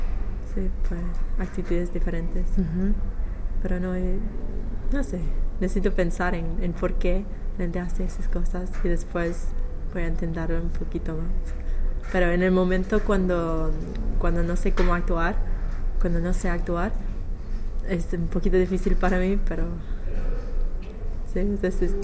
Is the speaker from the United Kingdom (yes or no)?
yes; United Kingdom; Spanish is a second language; Y también en mi piso a veces la chica italiana hace unas cosas para mí como británica son muy extraños